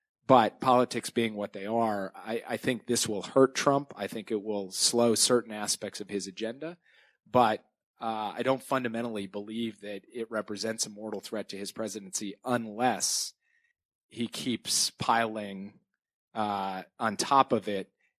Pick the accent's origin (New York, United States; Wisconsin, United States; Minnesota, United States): Minnesota, United States; I'm from Minnesota, which is a polite Midwestern place, mostly populated by Scandinavian Lutherans. I'm an Irish Catholic